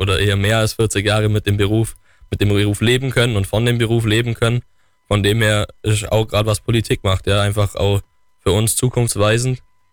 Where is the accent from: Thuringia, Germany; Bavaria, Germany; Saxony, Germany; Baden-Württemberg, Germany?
Bavaria, Germany; wo wir bei uns im Allgäu, wir füttern unsere Kühe hauptsächlich mit Gras